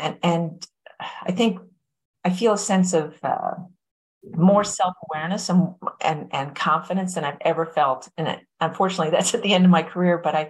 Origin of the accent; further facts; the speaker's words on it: Newfoundland and Labrador, Canada; accent: Newfoundland, very Irish; I came from a very small town in Newfoundland with a very unique accent, very Irish.